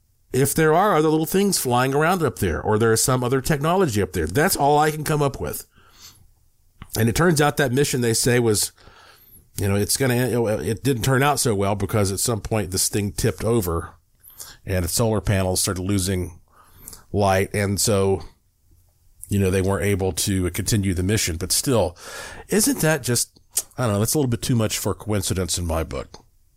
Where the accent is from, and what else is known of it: New Mexico, United States; born there